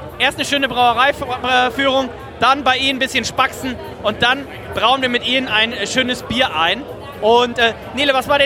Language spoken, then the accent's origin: German; Oberhausen, North Rhine-Westphalia, Germany; Ja, wow, ich komme aus Oberhausen.